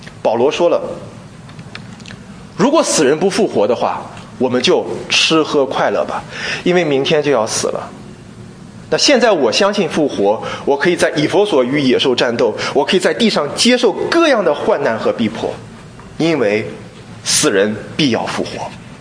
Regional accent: China; 因为大家都知道我们中国人是比较在乎养生的

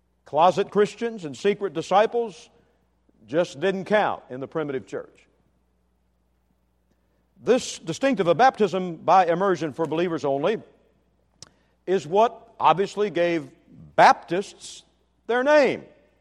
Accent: Netherlands; I'm from Holland originally. My name is Dutch. My ancestors came from the Netherlands.

